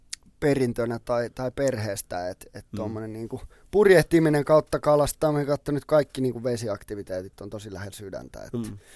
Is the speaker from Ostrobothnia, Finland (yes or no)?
no; Sipoo, Uusimaa, Finland; now in Helsinki, Finland; Mä oon syntynyt Töölössä ja mä asuttiin 10 vuotta about Töölössä. Ja sit niin. Mä muutin 10-vuotiaana. Sipooseen ja sitten asuin 10 vuotta siellä ja nyt mä oon taas asunut 5 vuotta stadissa